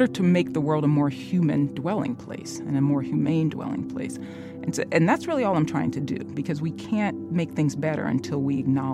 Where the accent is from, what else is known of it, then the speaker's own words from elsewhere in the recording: Memphis, Tennessee, United States; I'm from the South. I grew up in the Memphis.